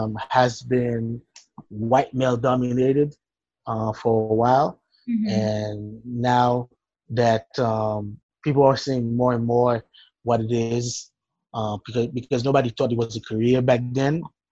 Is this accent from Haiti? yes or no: yes; Haiti; But growing up in Haiti